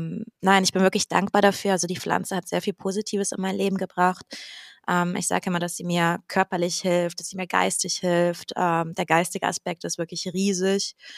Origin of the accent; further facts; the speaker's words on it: Hungary; moved away; Also ich bin im großen Teil meiner Kindheit bin ich in Ungarn groß geworden.